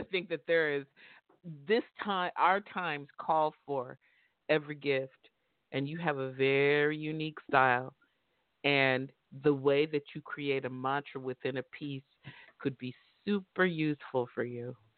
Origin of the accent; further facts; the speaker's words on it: San Francisco, California, United States; I'm from San Francisco 49er country. I cannot like this page.